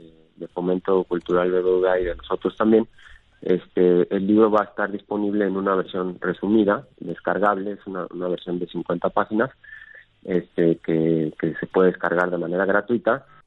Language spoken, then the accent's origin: Spanish; Mexico; Películas pues que nos han marcado a todas y todos como mexicanos